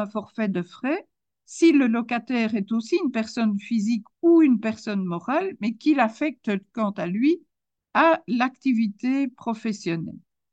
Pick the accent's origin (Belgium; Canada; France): Belgium; si la question devait se poser chez nous en Belgique pour les administrateurs de sociétés